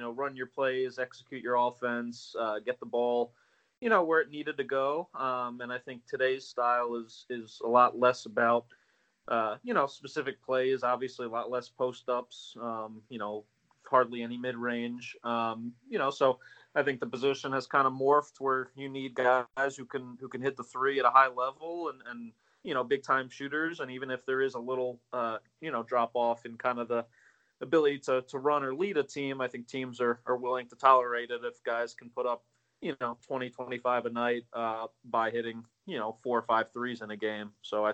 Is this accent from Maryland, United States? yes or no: yes; Maryland, United States; I grew up in the in Maryland, near in the D.C. area, so I was a big Wizards fan